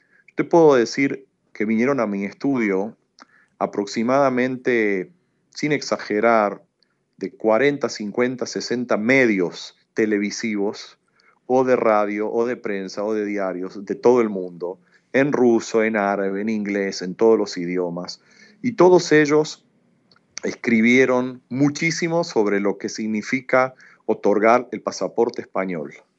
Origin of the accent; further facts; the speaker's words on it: Argentina; yo soy de Argentina, pero me dicen que mi tonada cuando yo hablo ladino, las palabras que yo uso en ciertas cosas son de Esmirna o de Izmir.